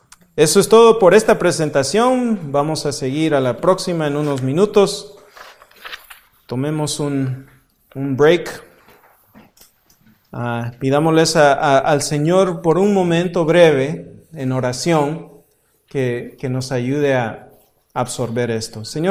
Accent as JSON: {"language": "Spanish", "country": "El Salvador", "said": "Bueno, no soy mexicano, soy de El Salvador, así que a mí no me pertenece nada"}